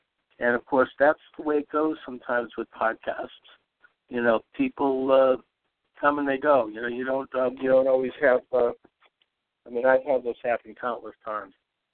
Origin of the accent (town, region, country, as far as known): Boston, Massachusetts, United States